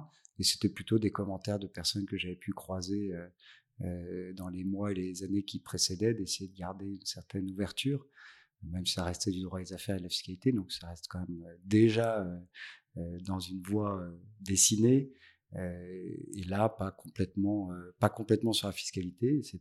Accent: Dijon, Bourgogne-Franche-Comté, France; born there; Alors, je ne débarque pas à Dijon parce que non, je suis née à Dijon.

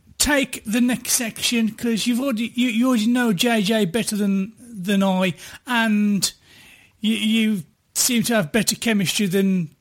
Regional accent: Ireland; I'm from Ireland.

